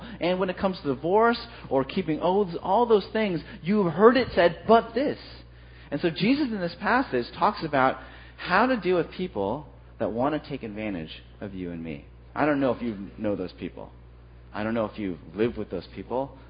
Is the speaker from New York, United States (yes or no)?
no; Los Angeles, California, United States; growing up in California. My family went on vacation, like a lot of families did in L.A.